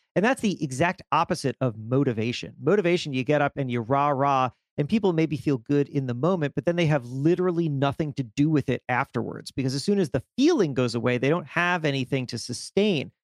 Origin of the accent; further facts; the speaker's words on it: Florida, United States; Now, I have been a long time since childhood, because I grew up in South Florida, fan of the Miami Heat